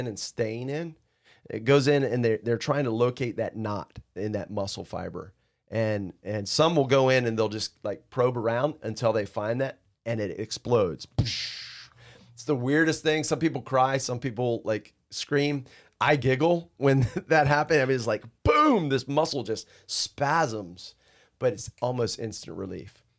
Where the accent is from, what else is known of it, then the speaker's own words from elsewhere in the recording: Ocean City, Maryland, United States; Now, so I grew up surfing in Ocean City, Maryland, Delaware area.